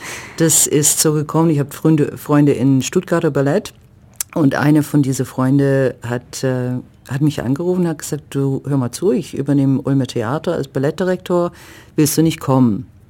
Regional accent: Canada; ich komme aus Kanada

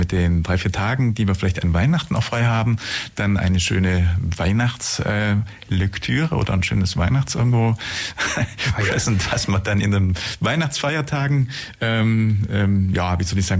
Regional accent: Baden-Württemberg, Germany; ich bin ja auch aus dem Schwabenlande

